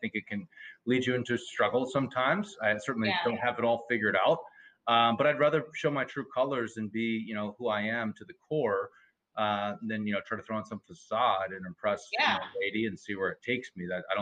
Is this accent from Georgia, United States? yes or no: yes; Atlanta, Georgia, United States; also born or lived in Chattanooga; I live here in New York City. I'm from Atlanta. Originally, I was born actually in Chattanooga, Tennessee, but grew up in Atlanta for about 14, 15 years.